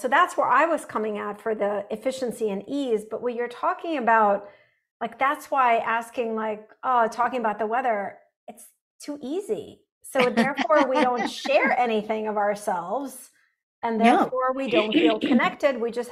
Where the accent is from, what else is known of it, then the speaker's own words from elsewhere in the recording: Saint Petersburg, Russia; moved away; So I grew up in Russia and we're Russian Jews. We came here as refugees in 1989. I grew up in Leningrad, St. Petersburg.